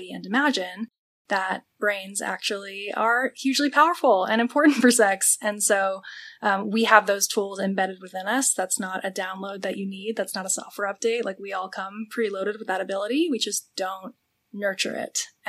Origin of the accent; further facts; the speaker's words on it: New York, United States; So I'm actually an East Coaster, and so is my co-founder. She's from Connecticut, and I'm from New York, and we met in the Bay Area.